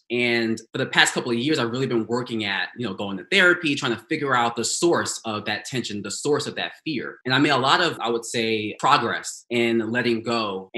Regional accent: United States; I think growing up in America as a Black queer boy, I never felt like I fit in any groups.

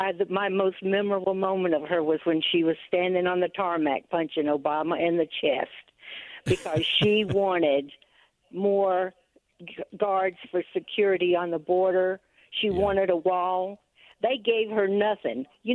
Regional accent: United States; I'm an American, and I'm not in the military.

